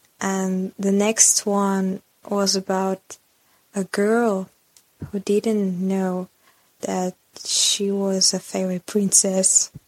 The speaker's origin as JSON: {"language": "English", "country": "Russia", "second_language": "English", "said": "Hi everyone … welcome to … English Podcast. I'm from Russia."}